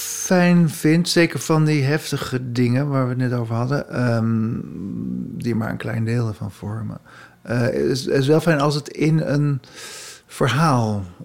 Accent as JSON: {"language": "Dutch", "town": "Haarlem", "region": "North Holland", "country": "Netherlands", "said": "Want ik kwam uit Haarlem"}